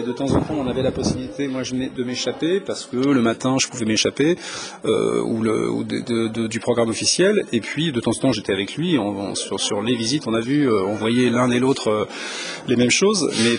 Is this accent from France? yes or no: yes; France; nous, en tant que Français